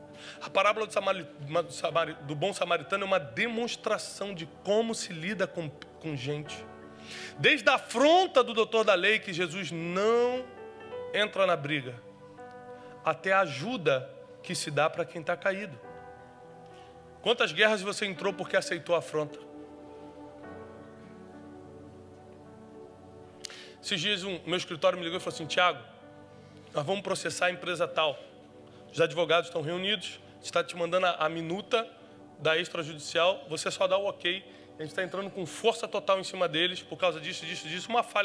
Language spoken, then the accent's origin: Portuguese; Rio de Janeiro, Brazil; Eu sou do Rio, hein? Sou perigoso.